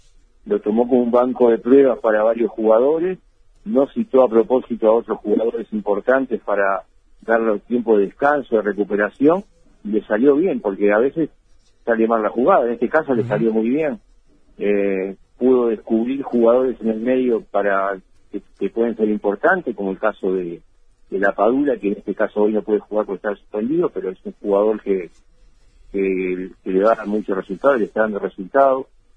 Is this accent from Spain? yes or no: no; Uruguay; el corazón es celeste, ni hablar, ni eso no hay que dudarlo. Somos hincha de Uruguay